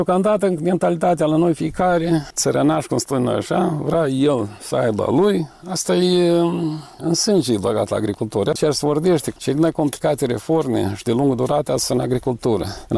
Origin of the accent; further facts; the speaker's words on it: Șoldănești, Șoldănești District, Moldova; m-am întors înapoi în satul meu